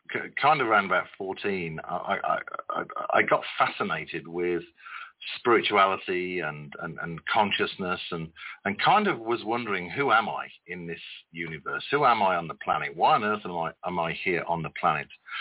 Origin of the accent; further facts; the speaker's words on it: United Kingdom; born there; I was born in the United Kingdom.